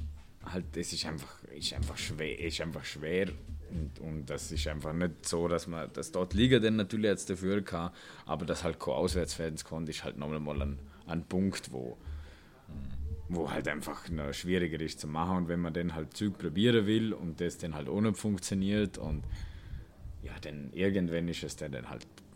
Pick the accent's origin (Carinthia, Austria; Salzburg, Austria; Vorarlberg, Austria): Vorarlberg, Austria; wenn ich natürlich aus Österreich als Vorarlberger bin